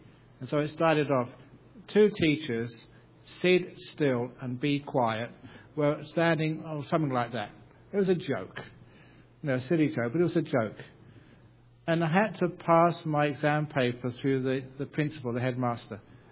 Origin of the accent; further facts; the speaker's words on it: England, United Kingdom; born there; I was born in England, and I got many relations in the town called Stoke-on-Trent in the Midlands of England.